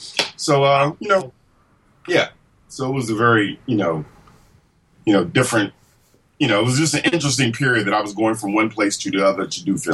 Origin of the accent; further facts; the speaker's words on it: Washington, District of Columbia, United States; moved away as an adult; now in Hollywood, United States; I'm from Washington, D.C. I moved to Hollywood in 1991 to work in martial art action movies.